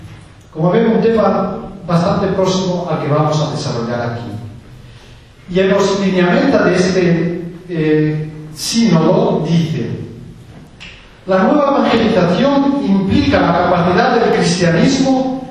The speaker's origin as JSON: {"language": "Spanish", "country": "Spain", "said": "mi portugués no es muy bueno, hablaré en español. Creo que todos ustedes son capaces de comprender mi español, aunque sea de España"}